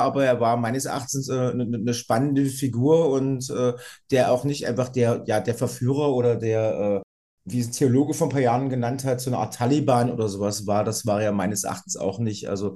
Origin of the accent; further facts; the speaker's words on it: Germany; Also ich komme aus der DDR, das ist vielleicht schon nochmal vielleicht wichtig zu erwähnen.